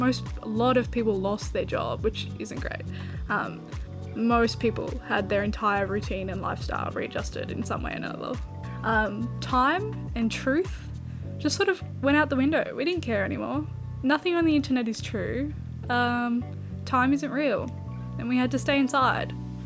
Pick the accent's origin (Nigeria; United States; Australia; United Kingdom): Australia; I'm Australian.